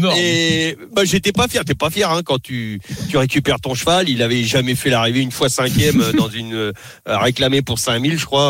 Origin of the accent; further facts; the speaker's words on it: France; Ouais, mais nous, en tant que Français, aussi, on n'en voulait pas.